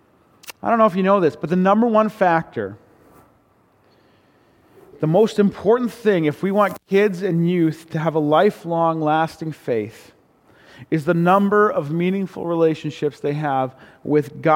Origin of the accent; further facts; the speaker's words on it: Prince George, British Columbia, Canada; I had the honor of being ordained in the church that I grew up in. I grew up in Prince George. Heartland Baptist Church has been my home church since my family moved to Prince George in 1991.